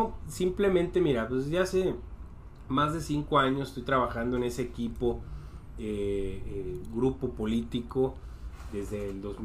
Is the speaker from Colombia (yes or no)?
no; Mexico; Se nos da un valor mayor como mexicanos.